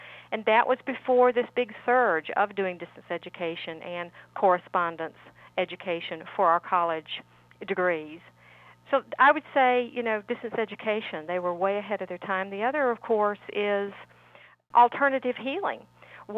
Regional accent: Birmingham, Alabama, United States; And Birmingham was my hometown. I was in Miami, Florida at the time, and I was just fascinated.

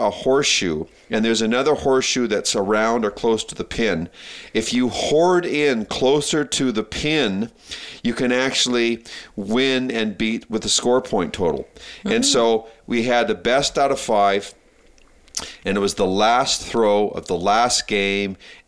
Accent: Calgary, Alberta, Canada; It was good to be in Alberta because I'm an Alberta boy, born and raised in Calgary.

